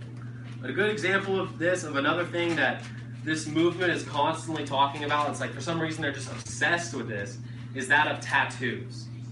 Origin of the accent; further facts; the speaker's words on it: California, United States; born there; I had a friend that I grew up with when I was born in California